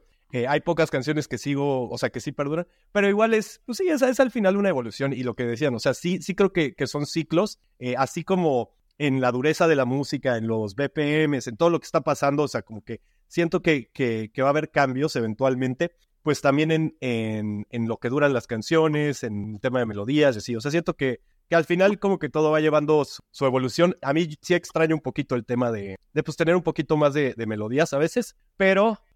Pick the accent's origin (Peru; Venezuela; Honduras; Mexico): Mexico; pues hasta en mi país, en México, que la escena está realmente creciendo apenas